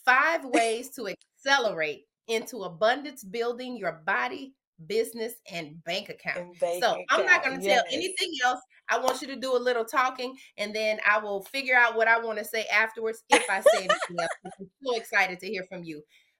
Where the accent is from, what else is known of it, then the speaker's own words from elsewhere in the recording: Louisiana, United States; I'm from Louisiana, so I participated in the circuit when I was in college.